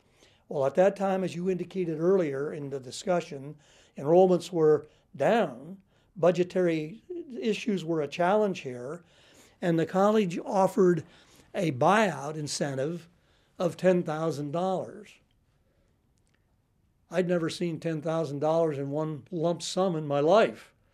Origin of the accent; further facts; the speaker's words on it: Montoursville, Pennsylvania, United States; sold the homes, washed my hands, and came back to my hometown. That's the guy from Jersey's song, and Montoursville, my hometown, and we're happy there.